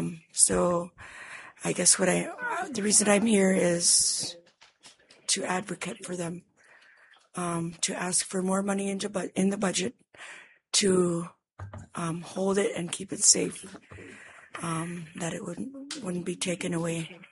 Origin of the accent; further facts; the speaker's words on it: Shaktulik, Alaska, United States; I come from Shaktulik.